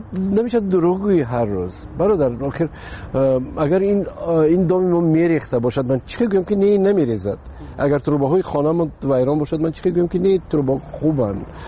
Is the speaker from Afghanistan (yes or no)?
no; Tajikistan; وطنم خب پیش از همه تاجیکستان وطن است. برای این خانه ای من است و مادرم اینجاست، فرزندام اینجاست.